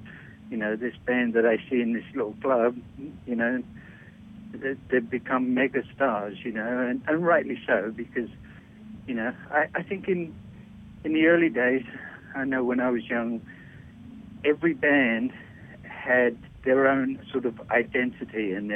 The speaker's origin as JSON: {"language": "English", "region": "London", "country": "United Kingdom", "tie": "born or raised there", "said": "So, it was great growing up in London, you know, and being able to see all those bands"}